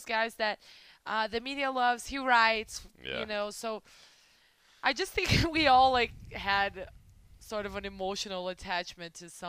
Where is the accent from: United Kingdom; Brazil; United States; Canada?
Brazil; English is a second language; because I'm from Brazil